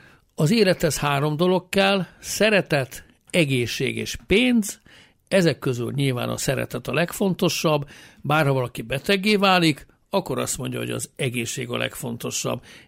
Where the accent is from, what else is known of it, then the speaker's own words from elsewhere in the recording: Tahi, Pest, Hungary; Tahiból fölnőttem, ezt bocsánat, közbe vágtam, ott ugye én már 61-ben születtem, és Tahiba a hegyoldalba születtem, ott szép ház van minden, meg gyönyörű erdők vannak a mai napig.